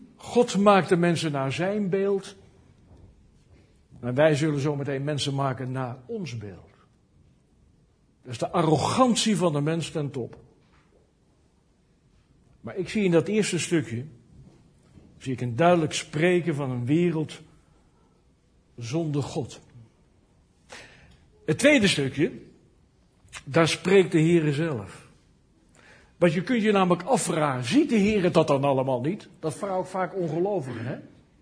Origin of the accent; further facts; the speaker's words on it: Kampen, Overijssel, Netherlands; ik kom uit Kampen. Nou, dat was vroeger het mekka van de protestanten